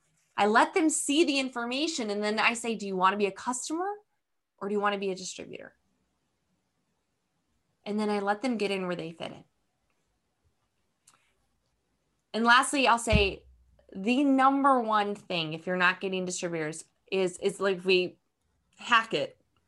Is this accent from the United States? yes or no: yes; United States; now in Netherlands; I'm an American here living in the Netherlands. I'm here actually launching a wellness brand.